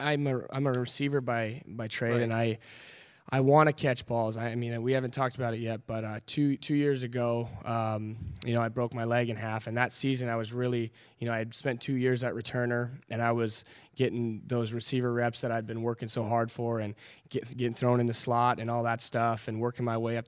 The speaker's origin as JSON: {"language": "English", "region": "Montana", "country": "United States", "tie": "born or raised there", "said": "I like to joke that growing up in Montana, you know, small town Montana too, we don't have a lot going on"}